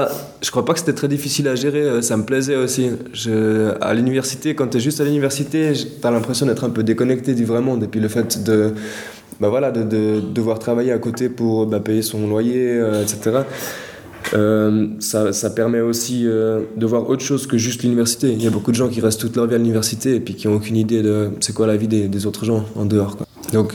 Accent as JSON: {"language": "French", "region": "Geneva", "country": "Switzerland", "tie": "born or raised there", "also_born_or_lived": "Lausanne / Austria", "said": "Oui, alors … j'ai 25 ans, j'ai grandi en Suisse, à Genève. Ma mère est brésilienne, mon père est valaisan. Habité aussi à Lausanne, et puis j'ai travaillé en Autriche et je suis de retour en Suisse depuis quelques mois maintenant."}